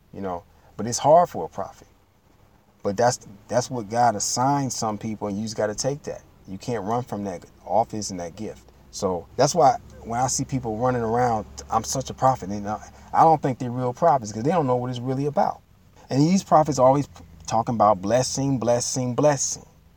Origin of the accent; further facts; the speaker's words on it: Detroit, Michigan, United States; My hometown, Detroit, no respect. I was born and raised in Detroit, no love.